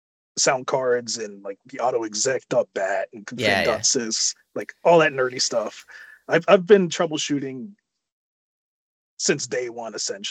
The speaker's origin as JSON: {"language": "English", "town": "Wheeling", "region": "West Virginia", "country": "United States", "said": "I come from Wheeling, West Virginia. I'm about an hour from Pittsburgh, PA, just to put that location into, you know, let everyone know where I'm at."}